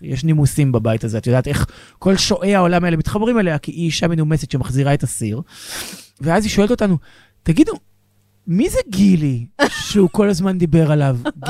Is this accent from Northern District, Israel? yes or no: no; Ramat HaSharon, Central District, Israel; יש את רמת שרון, שאליה את מתכוונת, ויש את רמת השרון, ואני משם